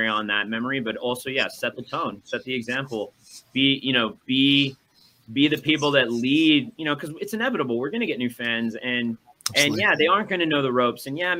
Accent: North East England, United Kingdom; Geordies are so proud of where they come from, and rightfully so.

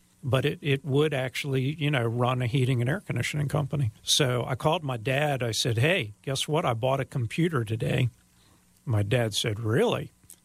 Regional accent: Maryland, United States; I grew up in Montgomery County, and down there, it's really busy and a little crazy.

